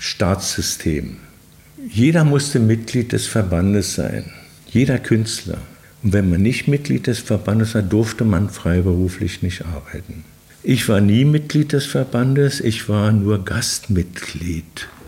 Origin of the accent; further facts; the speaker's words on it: Belgium; Ich hatte ja immer als Belgier woanders auch noch ein Konto in Belgien.